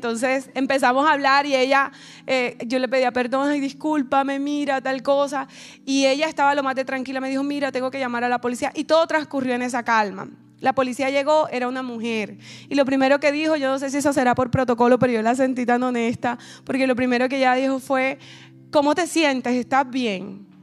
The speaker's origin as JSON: {"language": "Spanish", "country": "Colombia", "said": "yo que vengo de Colombia, un choque. En Colombia los choques van con drama"}